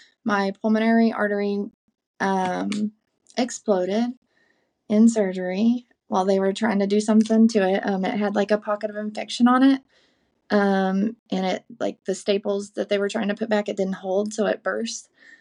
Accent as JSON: {"language": "English", "region": "Kentucky", "country": "United States", "tie": "born or raised there", "said": "I was born and raised in Eastern Kentucky."}